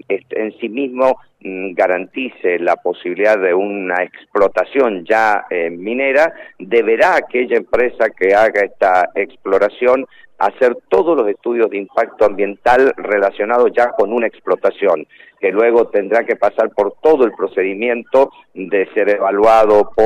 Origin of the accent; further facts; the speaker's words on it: Mendoza, Argentina; Si nosotros como mendocinos no entendemos que el recurso más crítico que tiene Mendoza es el agua, y somos mendocinos bien nacidos